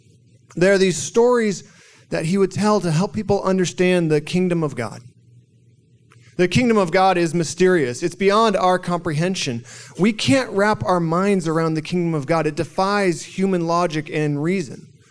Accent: California, United States; also born or lived in Seattle; My wife and I grew up here in California, Southern California, but we spent about 5 years living in Seattle right before we came here to Stonebridge a few years ago.

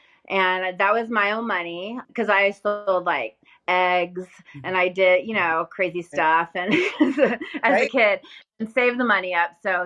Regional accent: Arizona, United States; also born or lived in Texas; Growing up in Arizona, I was born in Texas, but I lived in Arizona until I graduated high school.

